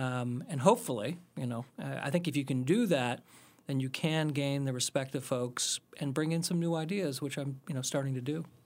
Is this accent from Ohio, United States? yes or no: yes; Ohio, United States; also born or lived in Iowa / Boston; I was born in Iowa and grew up in Ohio. So I'm a Midwestern guy.